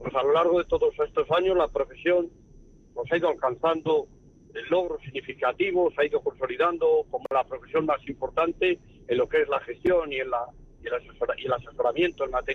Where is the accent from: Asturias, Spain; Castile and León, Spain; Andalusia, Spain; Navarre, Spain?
Castile and León, Spain; Salamanca; estoy mucho en Madrid, pero mi ciudad de nacimiento y mi ciudad a la que me debo es Salamanca.